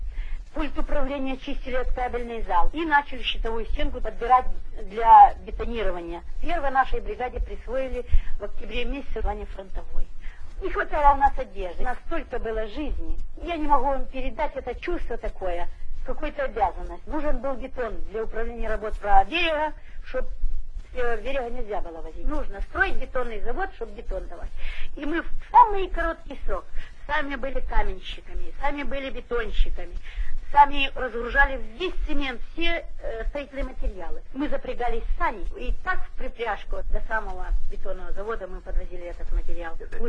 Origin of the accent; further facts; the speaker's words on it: Urals, Russia; now in Ukraine; Я сама с Урала.